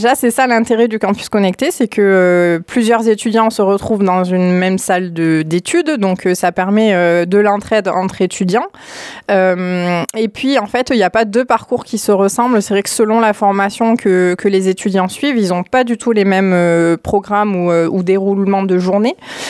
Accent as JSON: {"language": "French", "town": "Mende", "region": "Occitanie", "country": "France", "moved": "as an adult", "said": "moi, je suis originaire de Mende, donc pure lausérienne. Je suis partie il y a 20 ans pour faire mes études, comme beaucoup de lycéens en Lozère. Je suis partie à Toulouse"}